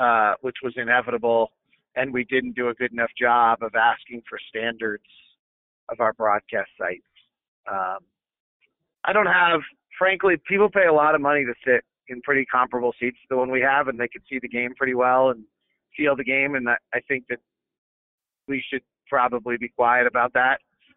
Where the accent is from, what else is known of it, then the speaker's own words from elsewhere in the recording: California, United States; I grew up in the Bay Area listening to Greg Papa